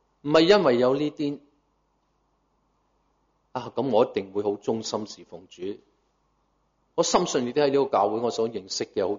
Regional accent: Guangdong, China; 就是如果我们广东人说

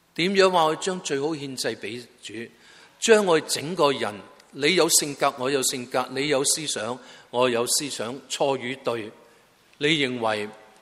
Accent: Guangdong, China; 即系所谓我广东人叫开窍啊

